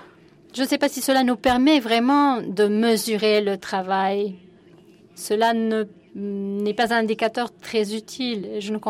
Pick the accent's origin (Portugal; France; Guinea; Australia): Australia; Je viens de l'Australie et je pense que c'est un changement